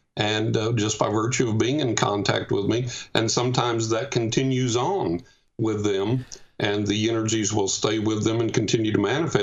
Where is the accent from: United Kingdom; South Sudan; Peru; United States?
United States; Texas; accent: Texas; I grew up in West Texas, and I got that Texas accent still.